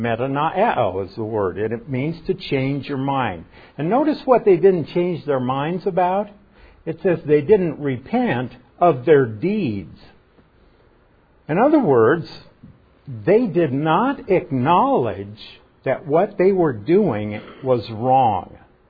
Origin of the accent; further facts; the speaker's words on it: Nebraska, United States; but I lived on an acreage in Nebraska, and you know, we were way out of town, like 20 miles from the nearest town. I wouldn't call Palmyra a town.